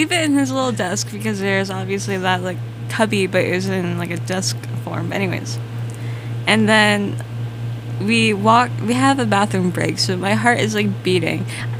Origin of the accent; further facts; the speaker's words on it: North Carolina, United States; I'm from North Carolina, by the way, so I don't think you can find me.